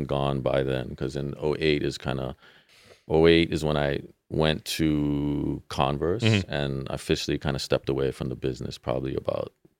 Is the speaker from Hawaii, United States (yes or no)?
yes; Hawaii, United States; You know, growing up in Hawaii, I would go to Japan quite often.